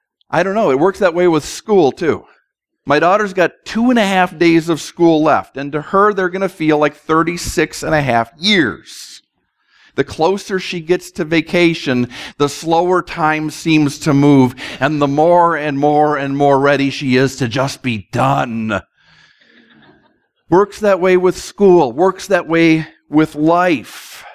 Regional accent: Minnesota, United States; Growing up in Minnesota, my family had a fishing cabin up north that my grandfather built.

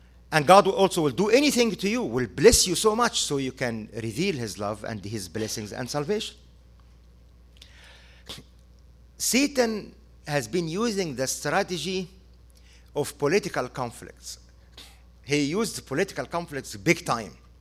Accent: United States; I'm an American. I live in America.

